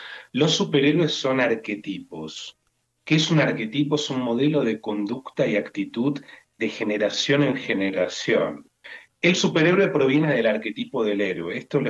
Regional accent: Argentina; now in Bogotá, Colombia; También soy argentino y vivo en Bogotá.

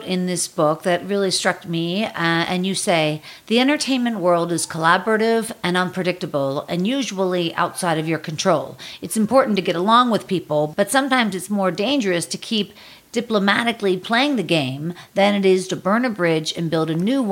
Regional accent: Pittsburgh, Pennsylvania, United States; when I go back east to visit my family, and I'm from Pittsburgh

